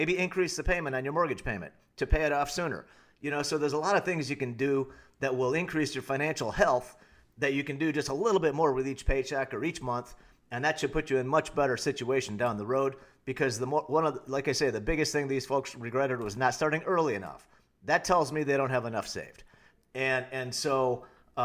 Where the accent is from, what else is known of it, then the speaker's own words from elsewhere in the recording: Illinois, United States; You know, I remember in the Midwest, we're from Northern Illinois